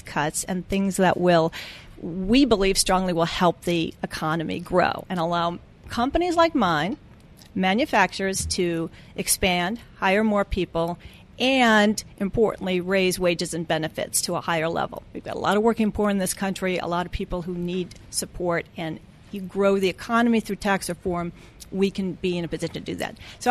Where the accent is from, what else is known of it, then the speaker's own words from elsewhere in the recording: Iowa, United States; There's a Coke bottler in my home state of Iowa